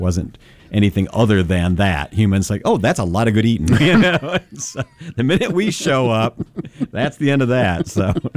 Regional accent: Kentucky, United States; So I grew up in Eastern Kentucky, and we had at least, I think, maybe 6 or 7 different subgroups of subgroups in that area.

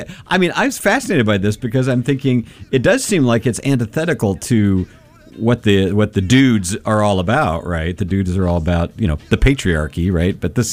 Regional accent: Kentucky, United States; one of the things about growing up in Eastern Kentucky, as I did

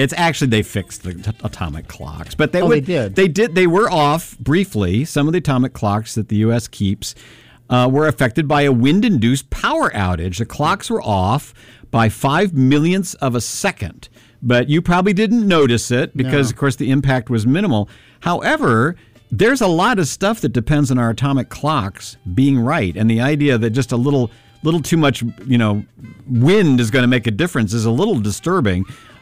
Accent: Kentucky, United States; That one place we lived, that was a shack we lived in, and of all the places we lived in when I was growing up in Kentucky.

